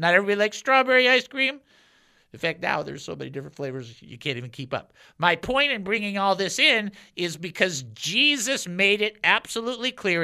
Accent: Southfield, Michigan, United States; I grew up in Southfield, Michigan on 25570 Catalina Drive, and my sister had a room, and my brother had a room, and I had a room.

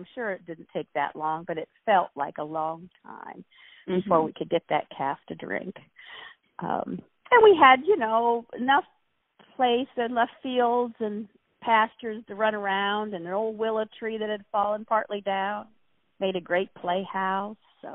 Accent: Canfield, Ohio, United States; also born or lived in Youngstown; I was born in Youngstown, Ohio. My parents had moved there from Marietta, well, quite a little while ago now. and we lived there for not too very long. My dad worked in a steel mill in Youngstown, but we eventually moved out to Canfield

